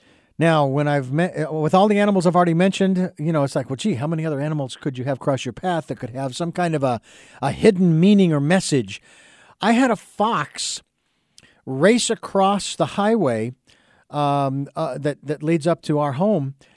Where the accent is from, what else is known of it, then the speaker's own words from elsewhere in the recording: Phoenix, Arizona, United States; And, again, I grew up in Phoenix.